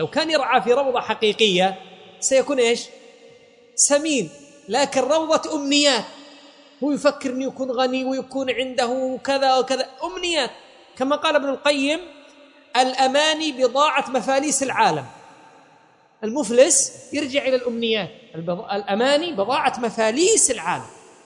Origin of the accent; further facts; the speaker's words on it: Yemen; لو كان القات ثقافة، أي خلونا يخلوا القات هذا عندنا في اليمن، أي حاربونا عليه؟